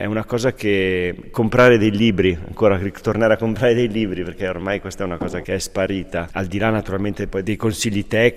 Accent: Varese, Lombardy, Italy; moved away as an adult; Io l'ho conosciuto a 19 anni, in cui sono partito da Varese per andare in questa terra che per me era all'epoca lontanissima e remota

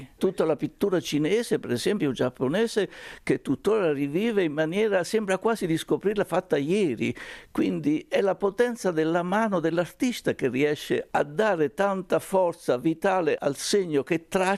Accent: Colli del Tronto, Marche, Italy; born there; a proposito del mio paese di nascita, che si chiama Colli del Tronto, che è un paese di quasi 1000 abitanti nelle Marche.

